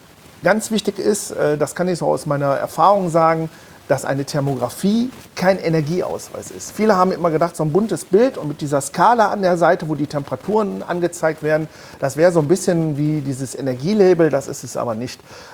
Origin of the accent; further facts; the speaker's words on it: Mönchengladbach, North Rhine-Westphalia, Germany; ich komme aus Mönchengladbach.